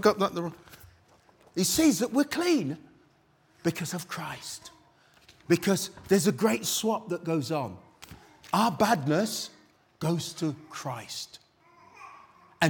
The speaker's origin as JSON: {"language": "English", "country": "United Kingdom", "said": "Can't say, we're British, we don't respond like that."}